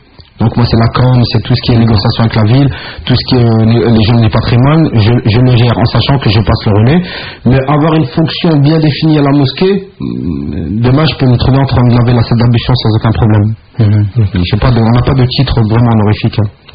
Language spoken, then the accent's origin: French; France; Les Français, du moins, parce que moi aussi je suis français